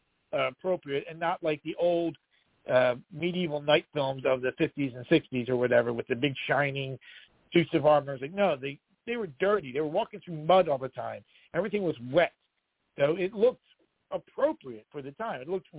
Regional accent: East Brunswick, New Jersey, United States; When I grew up in East Brunswick, in New Jersey, I went to a predominantly Jewish school.

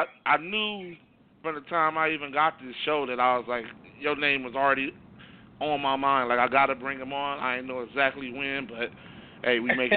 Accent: Midwest, United States; I was raised in the Midwest for a while, so that might explain a few things

